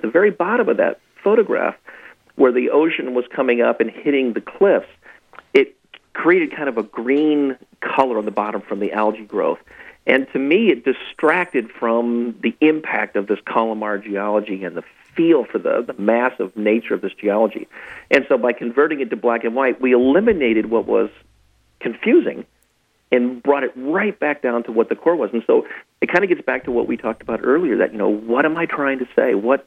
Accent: Alaska, United States; You know, I grew up in Alaska, and so glaciers and what have you

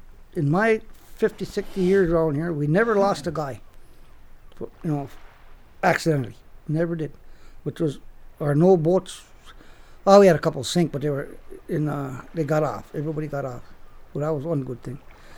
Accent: Hayward, Wisconsin, United States; born there; Well, I was born in 1939 in Red Hayward, but my mother was from Red Cliff here.

